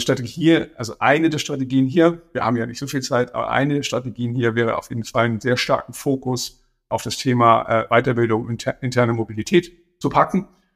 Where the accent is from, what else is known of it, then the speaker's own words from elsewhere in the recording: Northern Germany, Germany; Ich bin ein Norddeutscher, insofern ist auch die lokale Nähe da sehr, sehr groß.